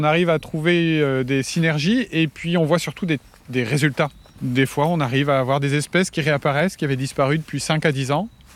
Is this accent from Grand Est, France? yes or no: no; Hauts-de-France, France; Donc, je viens de la campagne du Pas-de-Calais.